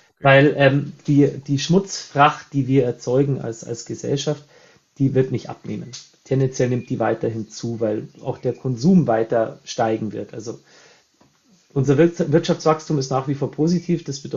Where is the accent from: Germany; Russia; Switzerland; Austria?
Germany; Bavaria; Und jetzt kommen wir hier aus dem Bereich um München rum, wir haben Wasser noch und nöcher.